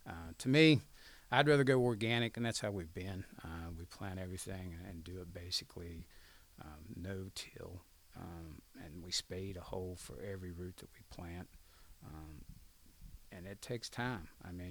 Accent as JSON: {"language": "English", "town": "Mill Creek", "country": "United States", "tie": "born or raised there", "said": "I grew up in Randolph County, the little town of Mill Creek. Really small area, probably less than 500 people. It's grown in the last 10 years, but small area, a lot of small families, but good people."}